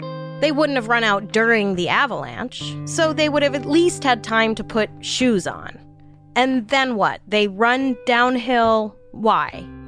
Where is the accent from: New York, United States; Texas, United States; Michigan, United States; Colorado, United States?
New York, United States; New York City; Trust me, I grew up in New York City. I know cold.